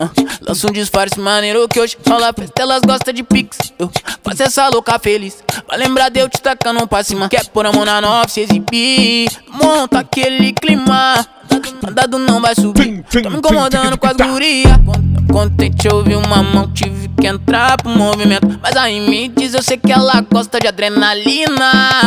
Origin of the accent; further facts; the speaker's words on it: Porto Alegre, Rio Grande do Sul, Brazil; Diretamente dessa vista linda aqui de Porto Alegre, minha terra que eu amo.